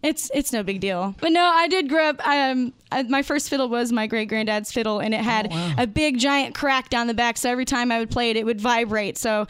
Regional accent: Missouri, United States; It's the guys are all out of Oklahoma, and I'm from Missouri.

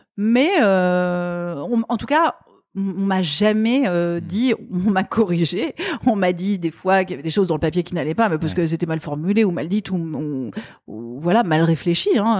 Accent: Netherlands; also born or lived in Germany; j'ai grandi en Hollande et puis j'ai grandi en Allemagne aussi.

